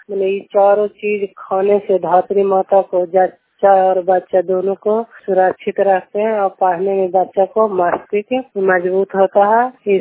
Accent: Nalanda, Bihar, India; मैं पूना के रहने वाली हूँ। मेरा गांव पूना है, थाना हिलसा, जिला ललंदा, पोस्ट पूना है।

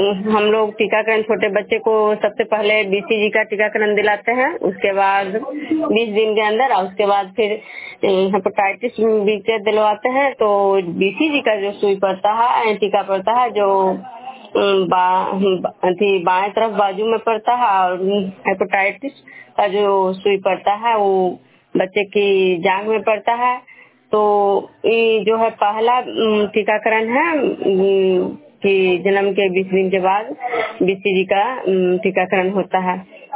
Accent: Vishnupur, Bihar, India; मैं विष्णुपुर ग्राम खजा पंचायत नालंदा जिला नगरनसा प्रखंड के निवासी हूँ।

